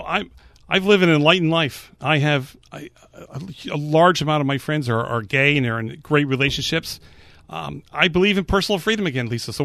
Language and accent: English; Hamden, Connecticut, United States; now in Branford, United States; So I'm from New Haven. Town of Hampden's where I was raised.